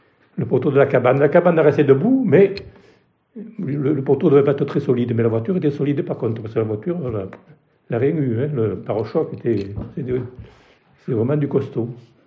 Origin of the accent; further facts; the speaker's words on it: Carpentras, Provence-Alpes-Côte d'Azur, France; Je suis né en 1948 à Carpentras. Donc j'ai passé la plus grande partie de mon enfance et de mon activité ici à Rianette en tant qu'ouvrier maçon.